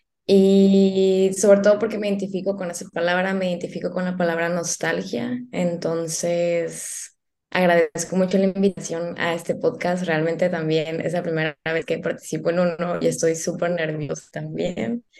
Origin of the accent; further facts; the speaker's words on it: Mazatlán, Sinaloa, Mexico; tengo 23 años de edad, también soy de Mazatlán.